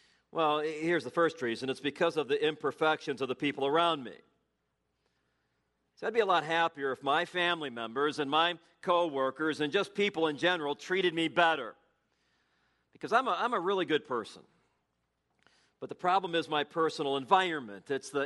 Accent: Ireland; And I'm also Irish, and I used to have red hair.

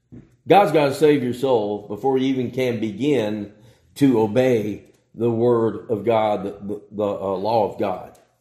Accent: Smyrna, Georgia, United States; moved away as an adult; But I remember years ago, my hometown, or not really our hometown, but where I grew up most of my life, when I was younger, Smyrna, Georgia.

